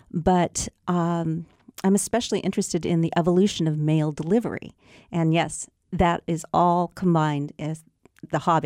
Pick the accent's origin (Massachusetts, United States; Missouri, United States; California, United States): California, United States; Chico; because My Hometown Chico is the title of two of my other books. And I'm local, born and raised here. I love the history of Chico.